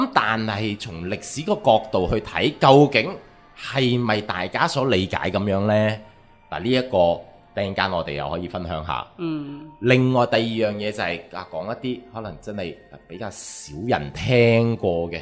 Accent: China; 咁但係中国呢係一个好有趣嘅国家啊，我哋中国人係一班都几有趣嘅一班人

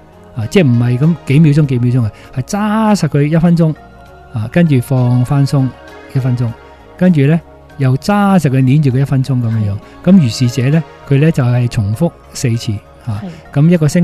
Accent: Hong Kong; 其实而家我哋都香港人都见过啦

